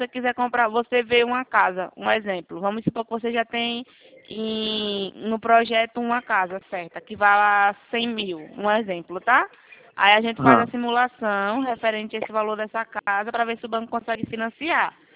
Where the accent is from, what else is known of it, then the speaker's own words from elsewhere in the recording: Maceió, Alagoas, Brazil; now in São Paulo, Brazil; Eu tô agora atualmente em São Paulo, mas eu sou de Maceió, Alagoas.